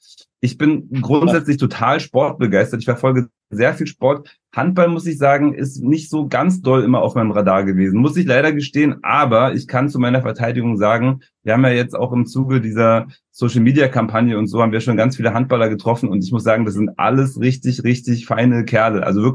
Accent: Berlin, Germany; Wir kommen ja aus Berlin.

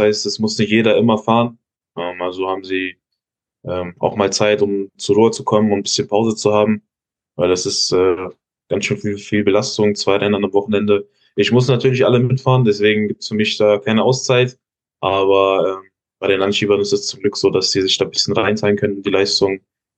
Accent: Giessen, Hesse, Germany; Auch aus der Region, wo ich herkomme. Ich komme ja aus Hessen, aus Gießen.

